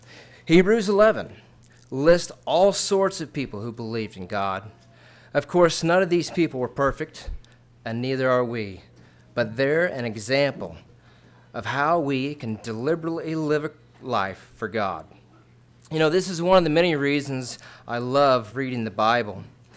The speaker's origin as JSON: {"language": "English", "town": "Section", "region": "Kansas", "country": "United States", "tie": "born or raised there", "said": "I grew up at Section, Kansas, so if I look familiar, that's why."}